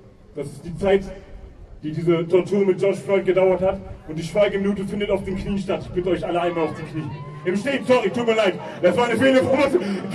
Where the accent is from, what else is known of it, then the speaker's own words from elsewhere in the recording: Linden, Lower Saxony, Germany; ich komme aus Linden